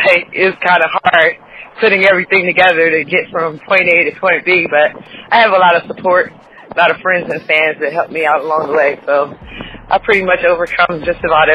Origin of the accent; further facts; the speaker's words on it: Detroit, Michigan, United States; now in Philadelphia, United States; Well, the music scene in Detroit, I don't really know about too much because I left when I was a lot younger